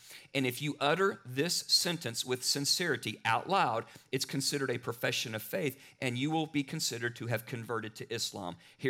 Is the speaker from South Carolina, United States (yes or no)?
no; Arkansas, United States; When I was growing up in Arkansas, I didn't know any Muslims.